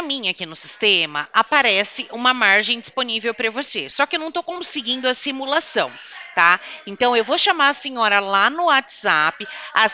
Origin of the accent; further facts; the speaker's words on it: Americana, São Paulo, Brazil; Eu sou da cidade de Americana, depois de Campinas, a senhora conhece?